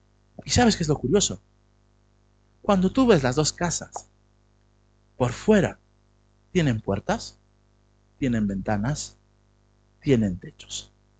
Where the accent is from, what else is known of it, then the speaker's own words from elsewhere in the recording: Lima, Peru; now in Spain; Porque yo he vivido en Lima, ya vosotros lo conocéis. Lima es un desierto.